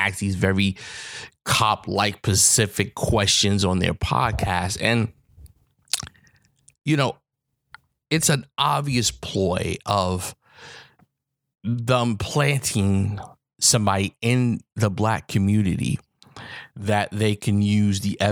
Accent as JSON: {"language": "English", "town": "New York City", "region": "New York", "country": "United States", "tie": "born or raised there", "said": "I'm from the Bronx, New York. I was born and raised in the projects on welfare."}